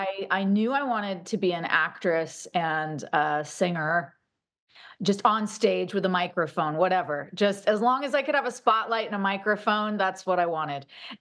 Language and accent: English; Santa Barbara, California, United States; born there; I was born in Santa Barbara. And I was born into a very musical family.